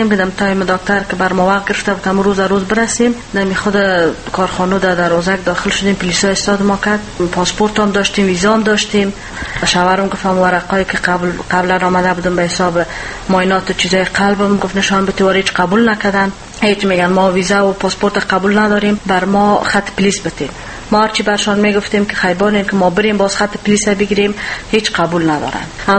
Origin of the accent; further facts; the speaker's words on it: Kabul, Afghanistan; ما از کابل آمدیم.